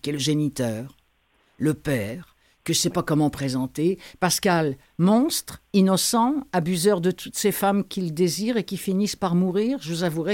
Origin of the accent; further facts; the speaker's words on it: Normandy, France; moi je suis normande d'origine et il y en a absolument partout en Normandie.